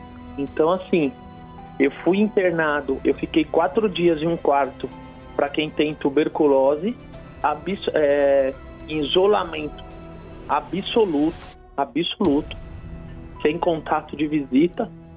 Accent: São Paulo, Brazil; Sim, sou de São Paulo, Zona Norte, aqui em Santana.

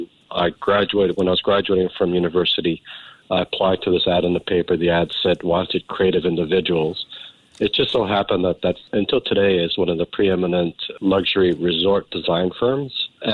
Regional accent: Hawaii, United States; now in Bangkok, Thailand; I'm originally from Hawaii, moved out to Asia.

